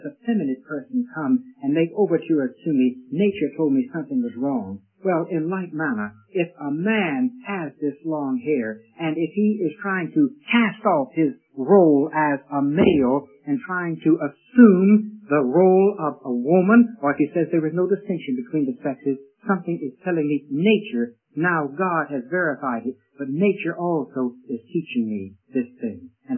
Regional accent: the South, United States; Concerning, let's say this, being a Southerner, my mother taught me about blacks and whites.

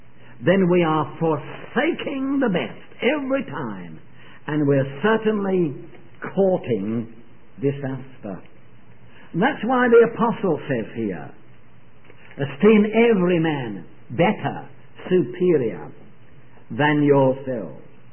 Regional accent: England, United Kingdom; because I'm an Englishman and I'm an English assemblyman

